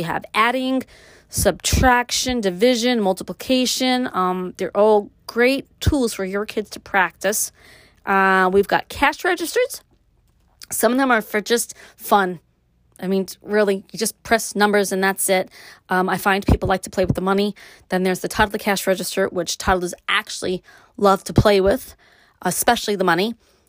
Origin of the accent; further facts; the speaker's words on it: Brooklyn, New York, United States; now in upstate New York, United States; I grew up in Brooklyn, lived there, moved to upstate New York, got married.